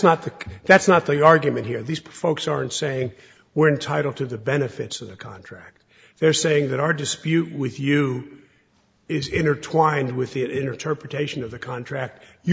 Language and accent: English; Arizona, United States; I'm from Arizona, not all of our law is traditional, but it's part of traditional Arizona law.